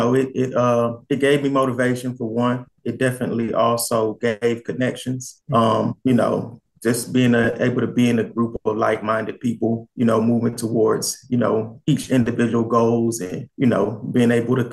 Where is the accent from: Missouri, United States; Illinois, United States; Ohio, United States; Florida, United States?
Florida, United States; Amelia Island; also born or lived in Jacksonville; I grew up in Florida. If you ever heard of it's a little town in North Florida. It's probably maybe 30 minutes north of Jacksonville, 45 minutes north of Jacksonville, called Amelia Island. I was born in Jacksonville